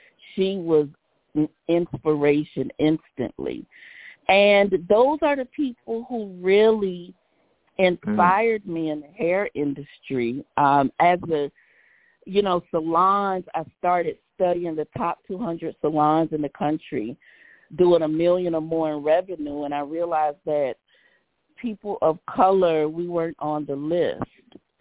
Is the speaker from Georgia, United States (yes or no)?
yes; Savannah, Georgia, United States; And in the industry, Dolores Green from my hometown, Savannah, Georgia, she gave me my first opportunity to be a salon owner.